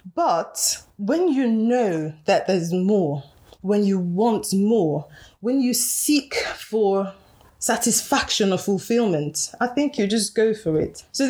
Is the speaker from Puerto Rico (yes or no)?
no; Nigeria; I'm Nigerian and in my culture, Igbo culture, we describe people by their physical attributes